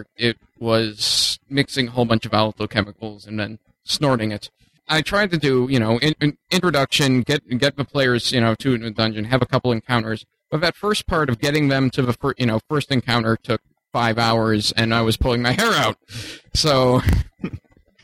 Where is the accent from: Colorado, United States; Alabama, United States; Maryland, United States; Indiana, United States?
Indiana, United States; Terre Haute; Terre Haute, Indiana.